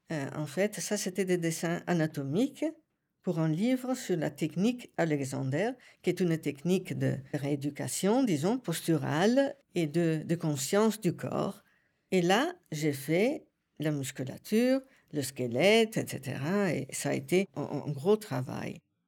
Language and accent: French; Vicenza, Veneto, Italy; vu que je suis italienne moi-même. J'étais surprise. On a parlé et on a découvert assez vite qu'on venait de la même partie de l'Italie, pas seulement de la même partie, de la même région, mais de la même ville.